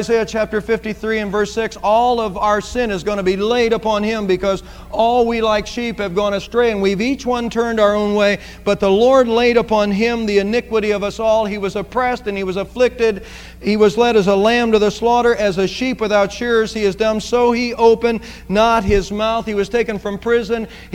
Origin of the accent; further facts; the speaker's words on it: Savannah, Ohio, United States; And I said, "Well, I'm from Savannah, Ohio, about 20 miles away."